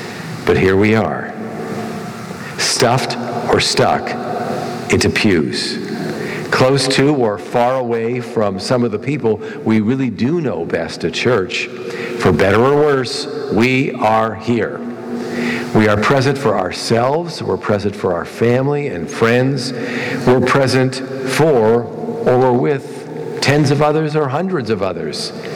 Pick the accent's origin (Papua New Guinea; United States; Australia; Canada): Canada; Toronto, Ontario; when I grew up in Toronto, in the province of Ontario